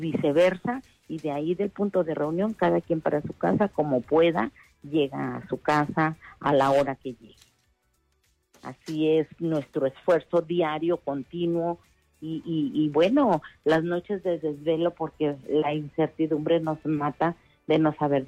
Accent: Tamuín, San Luis Potosí, Mexico; porque somos de ese lugar, yo soy de Tamuín

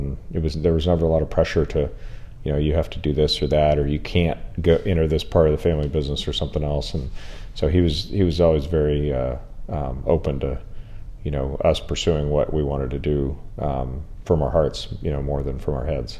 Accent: Denver, Colorado, United States; also born or lived in Durango; We moved to Denver from Durango when I was very young, so I went to grade school at a public school in Denver, and then went to a college prep school kind of thing in Denver.

